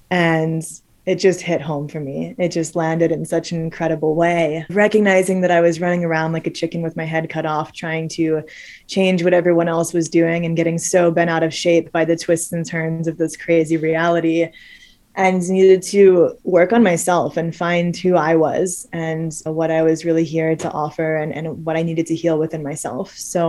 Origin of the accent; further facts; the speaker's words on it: Cincinnati, Ohio, United States; also born or lived in Orlando; So I was born in Orlando, Florida. I grew up in Cincinnati, Ohio. And yeah, I got out of Ohio as soon as I could.